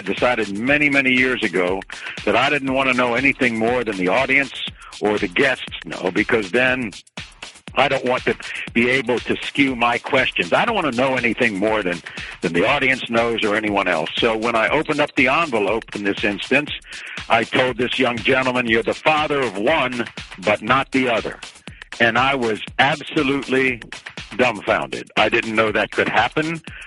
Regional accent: Washington, District of Columbia, United States; then in Washington, D.C., my hometown, I started talk shows, and so I ended up doing news and local talk shows all around the country in Washington, where I grew up

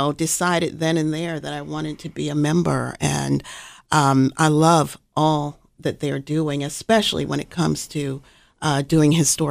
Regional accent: Baltimore, Maryland, United States; I grew up in Baltimore and never learned that history of those two women

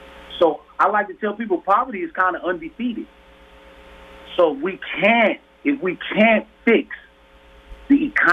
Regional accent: Milwaukee, Wisconsin, United States; Because I grew up in the Milwaukee that had the big manufacturing boom.

